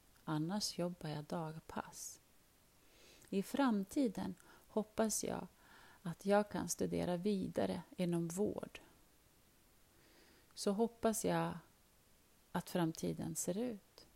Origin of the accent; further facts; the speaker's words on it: Sudan; now in Sweden; och jag kommer från Sudan. Jag har bott i Sverige i 5 år.